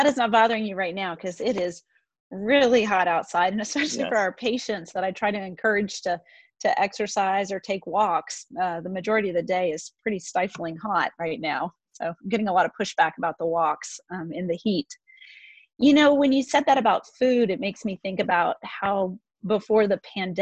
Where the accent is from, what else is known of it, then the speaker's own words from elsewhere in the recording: North Carolina, United States; But then the barbecue is pretty famous in the Southeast, and I'm from North Carolina, so we have a big reputation for barbecue.